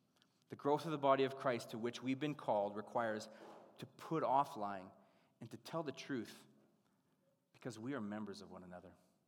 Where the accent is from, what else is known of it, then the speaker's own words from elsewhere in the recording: Canada; I'm Canadian, we don't have interstates.